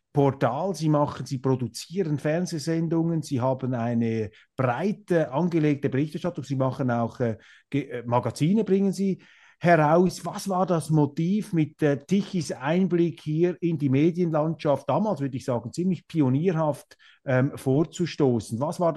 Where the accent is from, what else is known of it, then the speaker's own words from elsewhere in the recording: Switzerland; wenn man als Schweizer in Deutschland ist, der wird oft betont